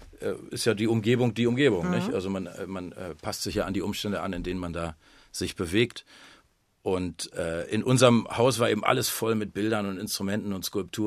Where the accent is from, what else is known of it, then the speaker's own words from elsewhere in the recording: Berlin, Germany; born there; geboren bin ich auch im Grunewald in einem alten Pumpwerk am Wilden Eber.